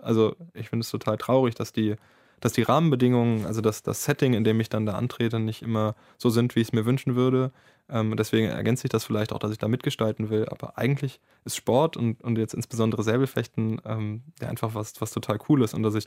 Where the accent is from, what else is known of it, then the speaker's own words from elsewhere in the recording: Dormagen, North Rhine-Westphalia, Germany; Mannschaftskollegen, mit denen ich schon aufgewachsen bin in Dormagen.